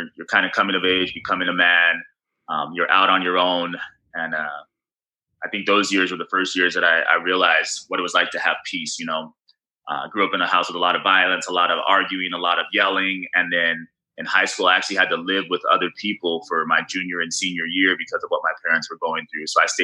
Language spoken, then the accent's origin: English; La Mirada, California, United States; even growing up in La Mirada, where most kids aren't working